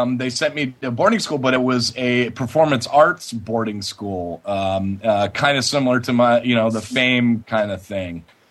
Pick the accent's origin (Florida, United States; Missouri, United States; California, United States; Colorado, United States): California, United States; Los Angeles; Started playing in bands around Los Angeles, and I grew up in near Los Angeles